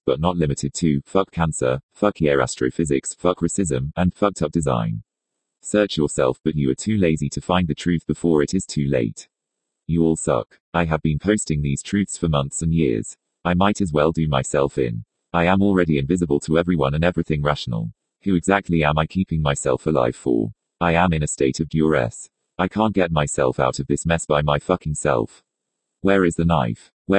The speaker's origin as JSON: {"language": "English", "town": "San Bernardino", "region": "California", "country": "United States", "tie": "born or raised there", "said": "I am left here in my hometown of San Bernardino, repeating cycles of perpetual homelessness"}